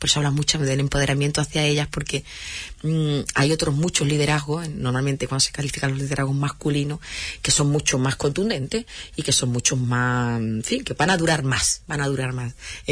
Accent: Andalusia, Spain; se trabaja sobre nuestra identidad como andaluza y andaluza

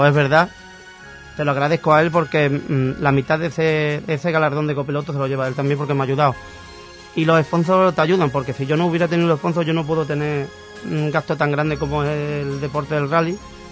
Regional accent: Lepe, Andalusia, Spain; yo soy del Lepe

